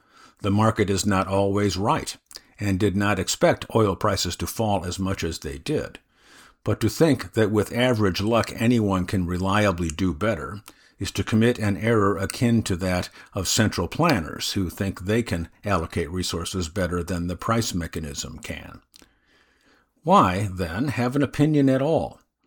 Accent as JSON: {"language": "English", "country": "United Kingdom", "said": "Not boasting, just stating facts. Remember, we're British."}